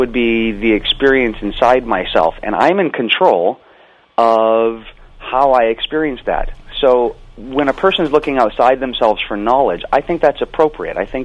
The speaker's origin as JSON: {"language": "English", "region": "Hawaii", "country": "United States", "tie": "born or raised there", "said": "Yeah, growing up in Hawaii, volleyball is probably the bigger sport out there"}